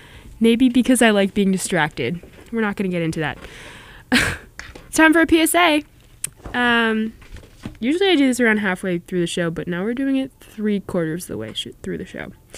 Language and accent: English; Philadelphia, Pennsylvania, United States; now in Somerville, United States; I don't have a car right now, and I usually have access to a car when I'm in Philly, my hometown, and it sucks.